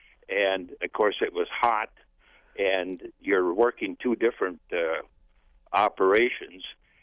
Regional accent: Mellon, Wisconsin, United States; I grew up in Mellon, Wisconsin, and I manually set pins at the Spa Bowling Tavern for 10 cents a game.

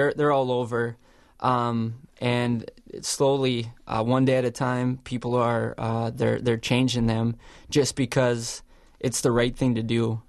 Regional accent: Turtle Mountain Reservation, North Dakota, United States; also born or lived in Grand Forks; I grew up on the Turtle Mountain Reservation, and I moved back and forth to Grand Forks, North Dakota, where they had the big issue there of the North Dakota Fighting Sioux logo.

